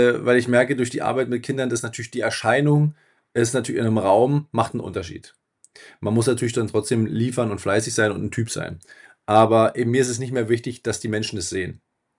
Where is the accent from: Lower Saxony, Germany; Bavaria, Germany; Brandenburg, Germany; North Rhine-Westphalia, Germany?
Brandenburg, Germany; in Brandenburg, an der polnischen Grenze zu Koszyn.